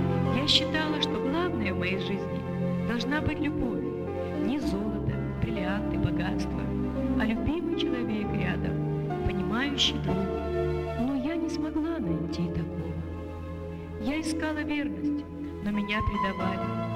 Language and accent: Russian; Russia; Всю свою жизнь я прожила в России. Мой родной язык русский. Россия – это моя родина. Россия – это мой дом.